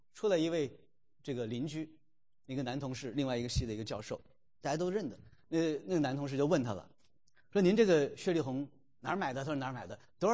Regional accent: Changchun, Jilin, China; 我老家东北在长春那边是腌酸菜挖地窖啊

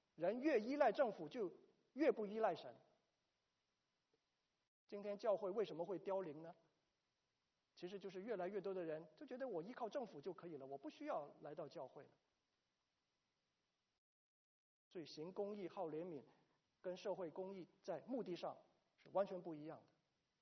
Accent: China; 我们从小长大，我们在中国长大，没有这个种族的问题

